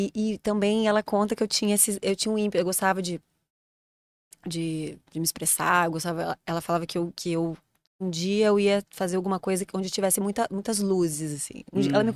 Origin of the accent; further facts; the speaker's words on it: Rio Grande do Sul, Brazil; now in Rio de Janeiro, Brazil; Eu sou nascida no Rio Grande do Sul, né? Sou radicada no Rio há 18 anos. Quase carioca. Quase carioca.